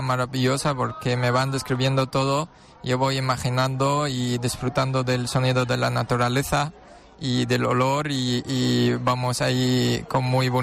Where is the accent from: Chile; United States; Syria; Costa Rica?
Syria; now in Cartagena, Spain; encantado. Y bueno, yo soy sirio, pero bueno, mitad español porque la familia de mi madre son de Asturias.